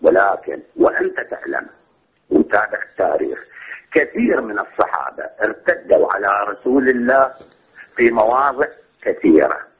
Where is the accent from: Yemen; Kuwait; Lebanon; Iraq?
Iraq; Baghdad, Baghdad Governorate; أنا من بغداد شيعي جعفري 12.